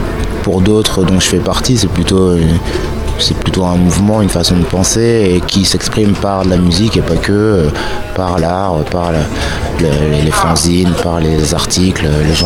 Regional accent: Lille, Hauts-de-France, France; Moi j'ai grandi à Lille, donc quand tu grandis à Lille, t'es à, je sais pas, peut-être 15 km de tournée, gants.

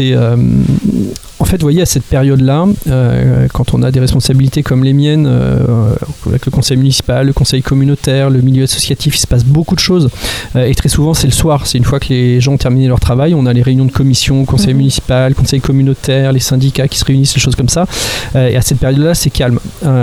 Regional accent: Bayeux, Normandy, France; moi, je suis bayeuxocasse et bayeuxin, puisque je suis né à Bayeux, j'ai grandi à Bayeux, j'ai fait une grande partie de mes études à Bayeux. Je travaille à Bayeux, j'habite à Bayeux.

